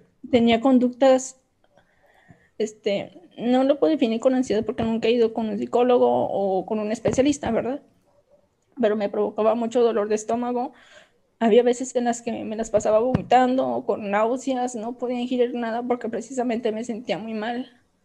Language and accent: Spanish; Coahuila, Mexico; de estado de Coahuila.